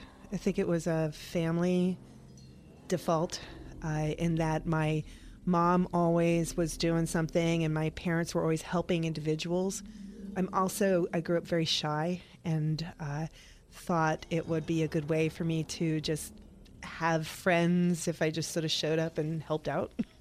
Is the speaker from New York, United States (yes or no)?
yes; New York, United States; I'm a mutt from New York.